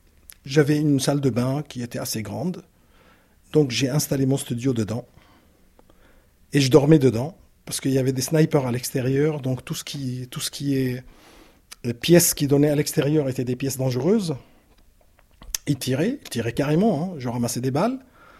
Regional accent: Aleppo, Aleppo Governorate, Syria; Je suis syrien, d'Alep.

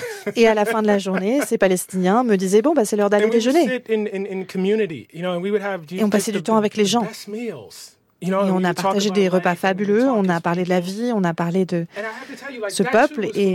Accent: United States; en tant qu'Américain, qu'on finance un système d'apartheid

